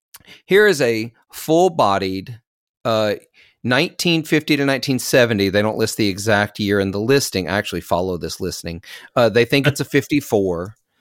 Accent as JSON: {"language": "English", "region": "Mississippi", "country": "United States", "tie": "born or raised there", "said": "He came to live in my hometown for a little while to absorb sort of the blues culture of the Mississippi Delta."}